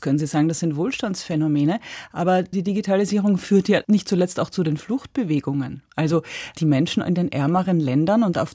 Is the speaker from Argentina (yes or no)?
no; Austria; Ich habe auch als Österreicherin da immer ein etwas anderes Verhältnis dazu gehabt